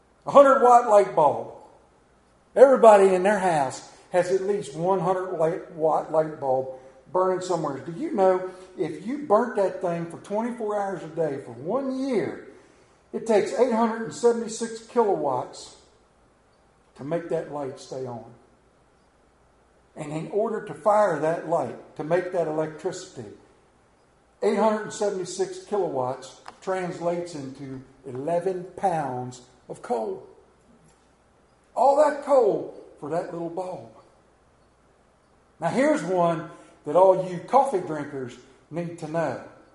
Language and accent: English; Appalachia, United States; it was pointed out to me that I am an Appalachian American. You may call me a hillbilly.